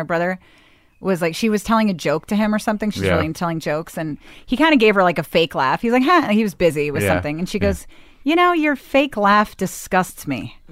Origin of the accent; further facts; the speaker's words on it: Bethesda, Maryland, United States; I grew up in Bethesda, Maryland.